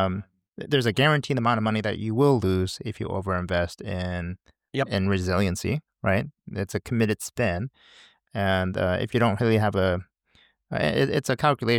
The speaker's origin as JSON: {"language": "English", "country": "United States", "lives_now": "Tel Aviv, Israel", "said": "I'm currently in Tel Aviv, and we oftentimes get painted, hey, you know, we're from America, and so therefore we support Trump, right?"}